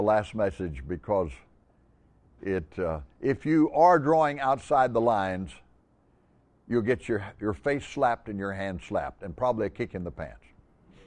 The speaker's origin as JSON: {"language": "English", "town": "Tampa", "region": "Florida", "country": "United States", "said": "from Tampa, Florida"}